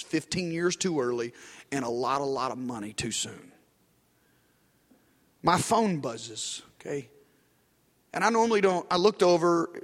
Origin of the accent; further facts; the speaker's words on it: Arkansas, United States; now in Dallas, United States; you want to go pastor a church in my hometown in rural Arkansas?